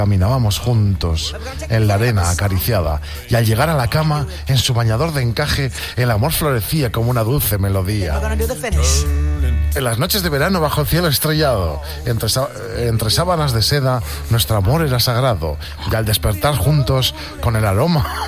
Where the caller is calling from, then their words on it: L'Hospitalet de Llobregat, Catalonia, Spain; de Hospitalet de Llobregat. Os deseo que paséis un maravilloso día.